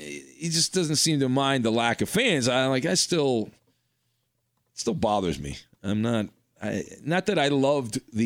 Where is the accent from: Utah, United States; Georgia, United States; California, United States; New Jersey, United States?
California, United States; I grew up in Orange County, so I watched the Angels too and the Dodgers.